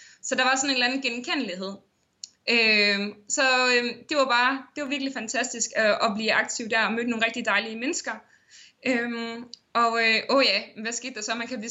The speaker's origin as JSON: {"language": "Danish", "town": "Aarhus", "region": "Central Denmark Region", "country": "Denmark", "lives_now": "Aarhus, Denmark", "said": "jeg var fra Aarhus og boede på Fyn, så vi pendlede det første år over vores forhold. Og jeg endte så faktisk med at flytte tilbage til Aarhus i 2013"}